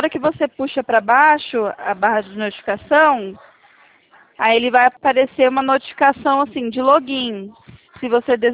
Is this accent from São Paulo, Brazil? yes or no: yes; São Paulo, Brazil; Eu sou do interior de São Paulo.